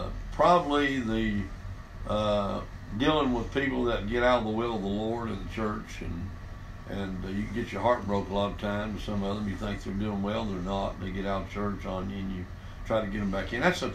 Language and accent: English; Olive Hill, Kentucky, United States; I was born in Grand, Kentucky, down in East Kentucky, and down the mountains, and grew up down there, right outside of a little town called Olive Hill, Kentucky, but moved away from there after I got married